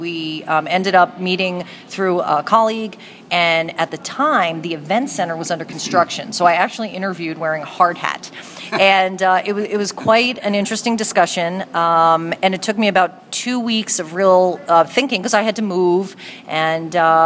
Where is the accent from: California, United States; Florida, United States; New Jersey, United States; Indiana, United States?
New Jersey, United States; I was born and raised in New Jersey and decided that I wanted to get out of small town living and try going to school in a bigger city